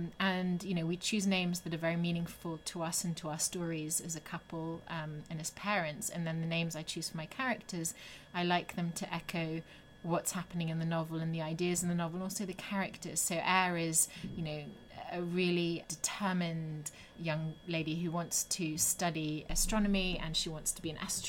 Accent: France; also born or lived in Germany / Switzerland; now in United States; I was raised in France and Germany and Switzerland, and now I'm in America.

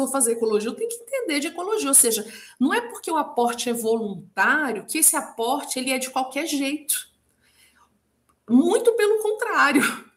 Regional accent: Brasília, Federal District, Brazil; Eu sou daqui de Brasília

